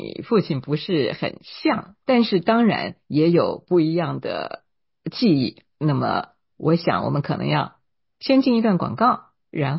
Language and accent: Chinese; Taiwan; 因为小时候在台湾，小学的老师、中学的老师，甚至大学的老师都是有口音的。